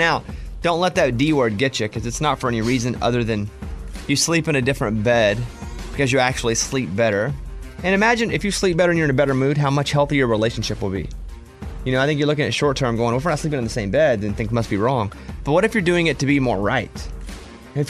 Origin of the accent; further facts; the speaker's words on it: Mountain Pine, Arkansas, United States; I lived in a mill town my whole life, you know, growing up in Mountain Pine.